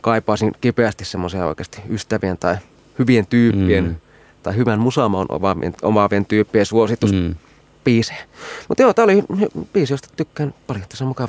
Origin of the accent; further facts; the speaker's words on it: Oulu, North Ostrobothnia, Finland; moved away as an adult; now in Helsinki, Finland; 5 vuotta sitten 2019, kun vaihtui, niin muutin Oulusta Helsinkiin.